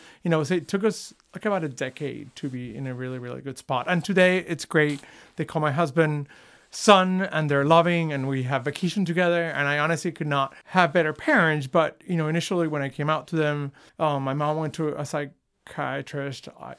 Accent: Puerto Rico; I grew up in Puerto Rico, and I went to an all-boys Catholic high school.

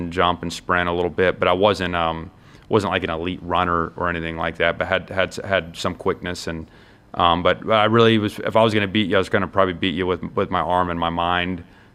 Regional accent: Georgia, United States; he was really entertaining to watch there and growing up in Georgia.

